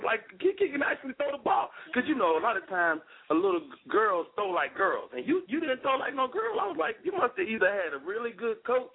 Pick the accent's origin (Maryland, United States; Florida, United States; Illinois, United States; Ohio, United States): Illinois, United States; Chicago; y'all from my hometown, y'all, you know, the Chicago area.